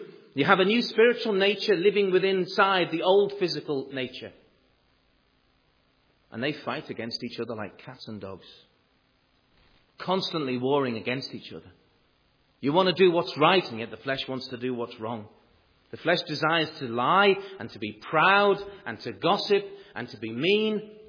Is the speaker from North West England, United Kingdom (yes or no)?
yes; Liverpool, North West England, United Kingdom; I remember growing up in Liverpool